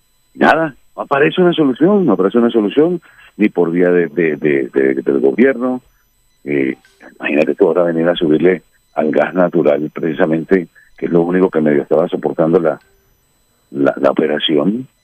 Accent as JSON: {"language": "Spanish", "town": "Barranquilla", "region": "Atlántico", "country": "Colombia", "said": "como barranquillero que soy, caribeño también"}